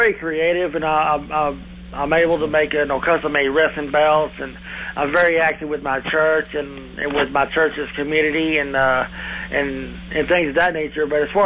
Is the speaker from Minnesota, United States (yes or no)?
no; Knox City, Texas, United States; Since I'm from Knox City, my brother is from Dallas